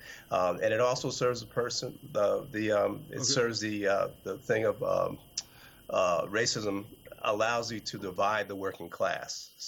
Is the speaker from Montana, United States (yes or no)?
no; New Jersey, United States; In fact, personally, I'm also from New Jersey. And when I was a youth growing up, that same kind of thing would happen to me multiple times.